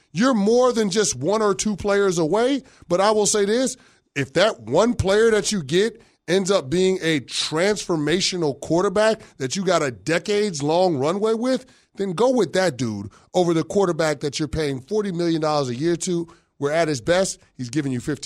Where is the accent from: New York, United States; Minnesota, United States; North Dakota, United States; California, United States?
New York, United States; counter to being a New Yorker to root for the Dallas Cowboys